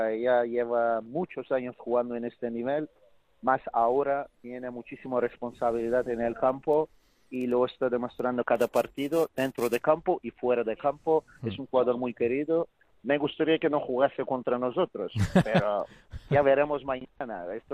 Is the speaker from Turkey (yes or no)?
yes; Turkey; now in Spain; viviendo 12 años en España, la mitad estoy con España, pero mañana soy turco totalmente.